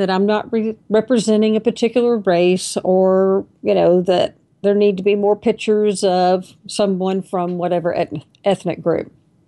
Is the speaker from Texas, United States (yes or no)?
yes; Texas, United States; And, you know, I'm also a sixth generation Texan.